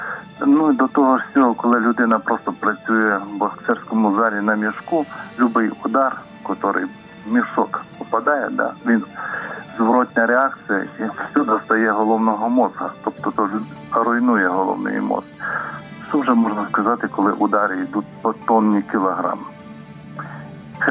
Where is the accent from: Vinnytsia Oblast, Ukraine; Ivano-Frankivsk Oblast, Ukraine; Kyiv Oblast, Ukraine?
Vinnytsia Oblast, Ukraine; Vinnytsia; я із Вінниці.